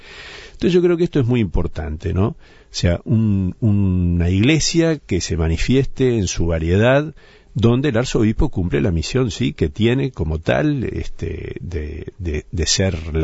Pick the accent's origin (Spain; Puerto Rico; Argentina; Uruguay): Uruguay; Siento muy fuerte la realidad de lo que es el Uruguay, me siento muy uruguayo